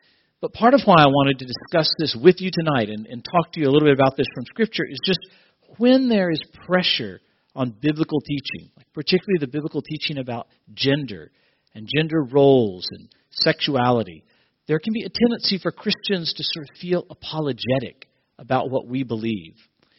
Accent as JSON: {"language": "English", "country": "United States", "lives_now": "South Africa", "said": "I know as an American from the United States, there are times when I think you should be thankful that you live here and not there in the United States."}